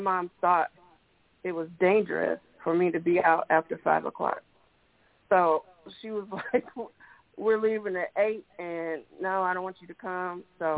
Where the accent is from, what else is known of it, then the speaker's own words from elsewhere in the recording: Evansville, Illinois, United States; I am born and raised from Evansville, Illinois.